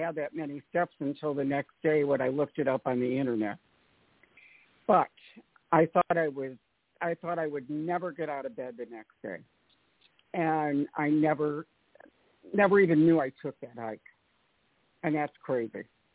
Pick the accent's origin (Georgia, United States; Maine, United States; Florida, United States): Georgia, United States; Atlanta; I'm from Atlanta.